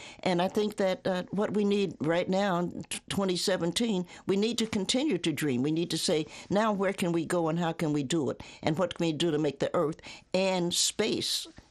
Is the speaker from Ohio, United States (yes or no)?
yes; Ohio, United States; also born or lived in Tennessee; I'm a Tennessean by birth, but I grew up in Ohio.